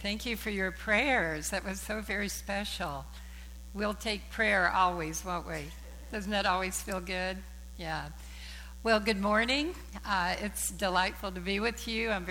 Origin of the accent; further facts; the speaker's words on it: Kentucky, United States; I grew up in Appalachia in eastern Kentucky. There was a lot of poverty around me